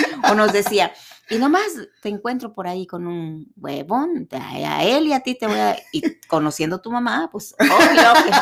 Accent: Mexico; pero siempre uno como madre mexicana quiere estar ahí de metiche.

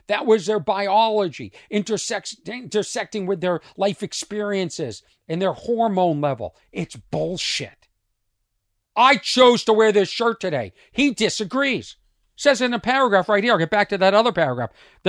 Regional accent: United States; born there; I'm very fortunate I was born in America.

